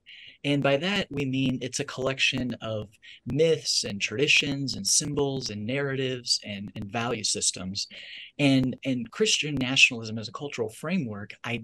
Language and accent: English; Indiana, United States; I grew up in Northern Indiana, a small town. You know, the last 80 years or so, it's hovered between 1500 and 2000 people. And, you know, my backyard was a cornfield.